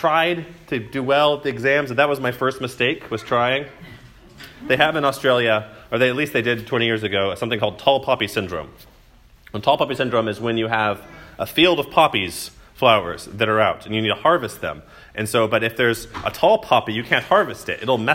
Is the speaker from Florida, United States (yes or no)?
no; College Station, Texas, United States; And so I grew up in College Station, where I was kind of, I counted, I mattered.